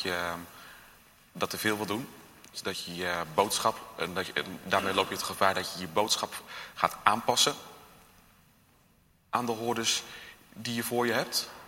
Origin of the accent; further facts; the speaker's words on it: Baambrugge, Utrecht, Netherlands; Ik kom uit Baanbrugge.